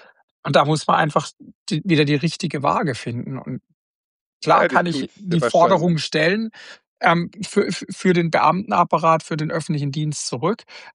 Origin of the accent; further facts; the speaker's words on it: Baden-Württemberg, Germany; Wir sind ja beide aus Baden-Württemberg, wie man ja merkt. Freiburg und Karlsruhe ist so Baden-Württemberg.